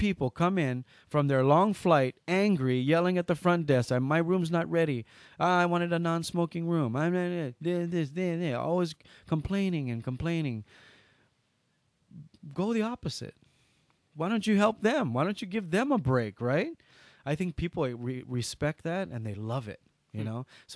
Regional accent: Hawaii, United States; Hey, I'm from Hawaii. I love your hotel.

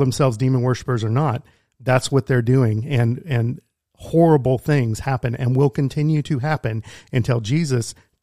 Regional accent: Garland, Texas, United States; I grew up in the Garland area. I was in the Richardson Independent School District.

